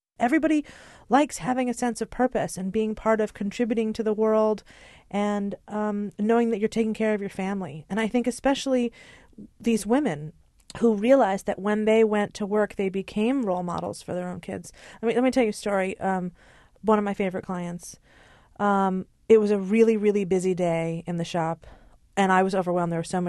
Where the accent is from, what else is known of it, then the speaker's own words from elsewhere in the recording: Hartford, Connecticut, United States; I'm not a New York kid or socialite. I'm from Hartford, Connecticut. I don't have family here.